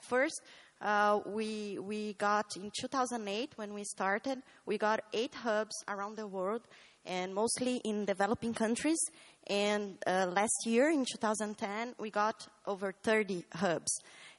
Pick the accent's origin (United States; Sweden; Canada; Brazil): Brazil; I'm from Brazil